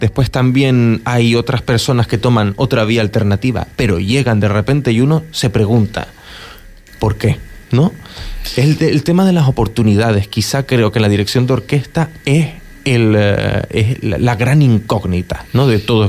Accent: Canary Islands, Spain; cuando somos canarios y sales de tu casa para, es decir, de la casa donde naciste, donde te criaste

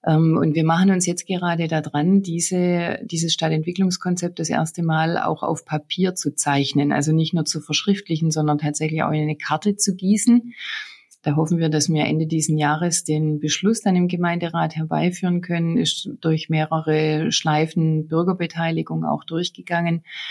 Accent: Baden-Württemberg, Germany; accent: Swabian; Man hört es an meinem Dialekt. Ich bin auch ein Kind dieser Gegend. Ich habe viele Jahre versucht, diesen Dialekt zu unterdrücken.

